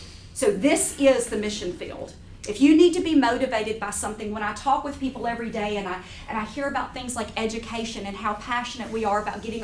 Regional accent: Baton Rouge, Louisiana, United States; I am from Baton Rouge, Louisiana, so I'm just right over next door to you guys, and my family is from East Texas

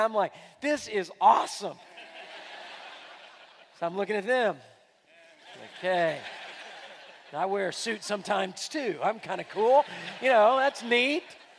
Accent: Houston, Texas, United States; I'm a native Houstonian. I was born and raised in Houston, born in Herman Hospital. You know, grew up in Houston.

